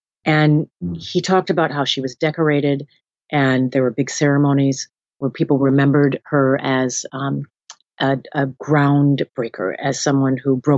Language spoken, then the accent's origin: English; Minnesota, United States; also born or lived in Birmingham, Alabama; I was raised in Minnesota, that much of my summers in Birmingham, Alabama, where my father was from.